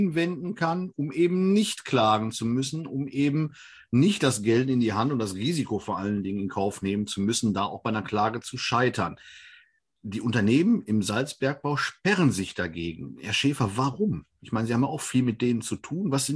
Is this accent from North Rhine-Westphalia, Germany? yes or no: yes; Kamp-Lintfort, North Rhine-Westphalia, Germany; ich komme aus Kamp-Lintfort, kenne also die Steinkohlesituation sehr, sehr gut